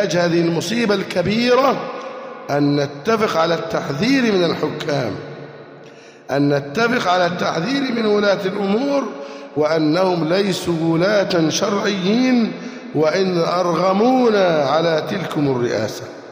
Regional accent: Egypt; اللهم احفظ بلدنا مصر أمناً أماناً

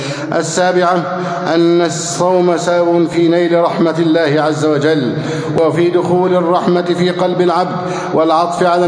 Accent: Egypt

